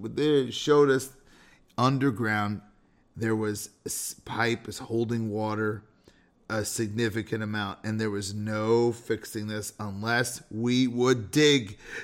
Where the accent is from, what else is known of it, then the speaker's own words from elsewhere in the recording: California, United States; now in Chicago, United States; Now, I grew up in California. There were no sump pumps.